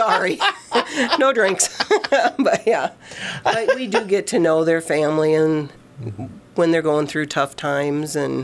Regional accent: Buffalo Center, Iowa, United States; now in Forest City, United States; I grew up in Buffalo Center, so that's not too far.

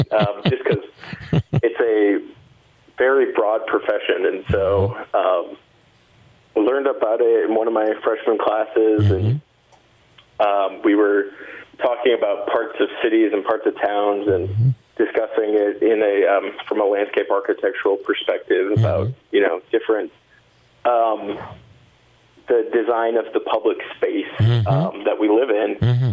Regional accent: Forest City, United States; Yeah, I'm from Forest City, grew up in Forest City.

